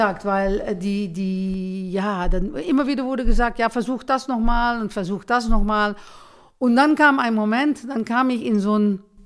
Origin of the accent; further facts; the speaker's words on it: Netherlands; accent: Dutch; German is a second language; moved away as an adult; now in Germany; wir sind ein bisschen vor euch auch ausgezogen aus Holland, was ihr wahrscheinlich alle hört mit meinem holländischen Akzent.